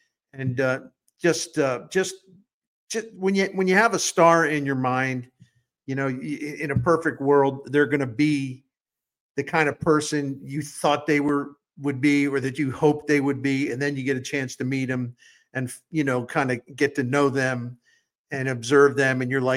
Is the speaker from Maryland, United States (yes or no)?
yes; Baltimore, Maryland, United States; I grew up in Baltimore, Maryland, or outside of Baltimore, Maryland, but both of my parents were Baltimore people.